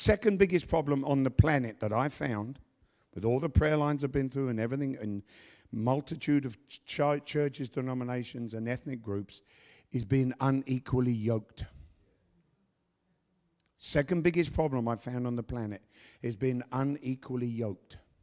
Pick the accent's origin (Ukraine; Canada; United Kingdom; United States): United Kingdom; England; Sorry, I'm English.